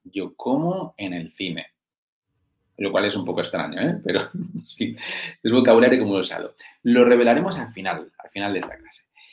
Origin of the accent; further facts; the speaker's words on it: Spain; yo soy de España, pero hay muchos sitios de España que no conozco. Conozco más de fuera que de aquí.